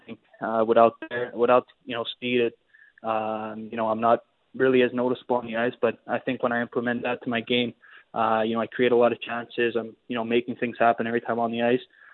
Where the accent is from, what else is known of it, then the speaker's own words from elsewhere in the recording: Canada; I grew up in Canada, and, you know, I love the country.